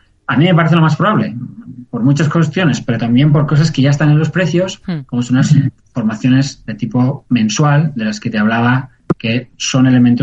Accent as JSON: {"language": "Spanish", "country": "Spain", "lives_now": "Andorra", "said": "Y yo, aunque vivo en Andorra, sigo siendo español."}